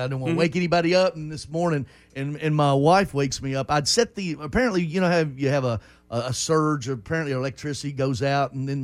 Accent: Nashville, Tennessee, United States; Well, I said, well, I'm from Nashville.

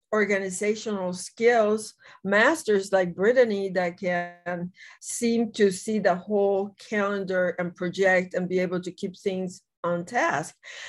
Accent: Puerto Rico; also born or lived in Mexico; now in United States; I was born in Mexico. But grew up in the island. I grew up in Puerto Rico.

